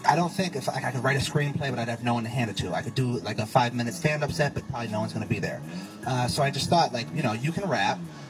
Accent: Philadelphia, Pennsylvania, United States; I'm from Philly. I've always kind of rapped relatively casually, you know, growing up.

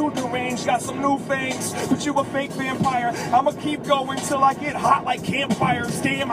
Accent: Minneapolis, Minnesota, United States; From the south side of Minneapolis.

